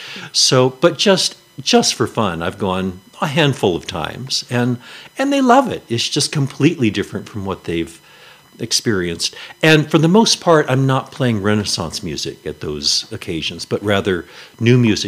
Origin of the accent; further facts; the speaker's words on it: Ellicott City, Maryland, United States; I grew up in Ellicott City, Maryland, which is actually just west or just southwest of Baltimore.